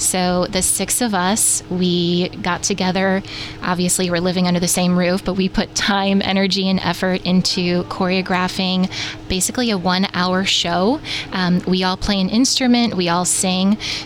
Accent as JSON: {"language": "English", "town": "Atlanta", "region": "Georgia", "country": "United States", "said": "I'm a little bit of a Civil War buff. I'm also from Atlanta, Georgia."}